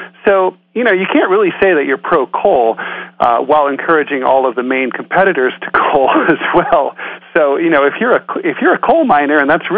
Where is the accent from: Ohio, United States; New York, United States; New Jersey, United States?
Ohio, United States; I come from Ohio, and I remember air quality alerts in the 1970s as a kid.